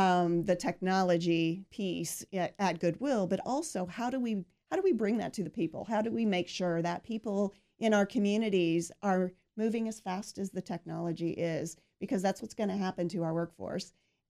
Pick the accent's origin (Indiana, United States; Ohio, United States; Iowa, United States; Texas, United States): Indiana, United States; Fort Branch; Well, I grew up in Fort Branch, Indiana. I still live in Gibson County in the Hotstot area.